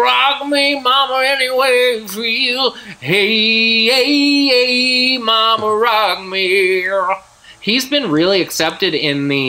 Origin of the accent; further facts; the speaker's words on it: Canada; but I'm a husband and father and human being and Canadian.